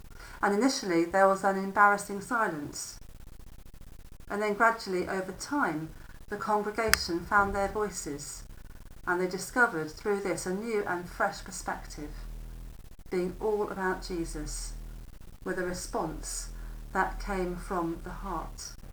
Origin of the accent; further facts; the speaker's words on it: Watford, East of England, United Kingdom; There was a true story of a church in Watford, my hometown, some years ago